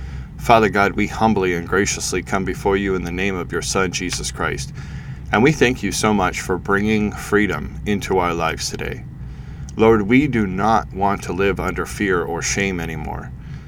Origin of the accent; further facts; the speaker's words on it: Toronto, Ontario, Canada; I'm from Toronto, Ontario, Canada.